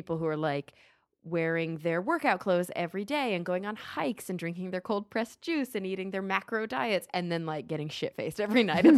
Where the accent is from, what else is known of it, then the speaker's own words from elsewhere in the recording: Texas, United States; I grew up in Texas and it was like this all the time.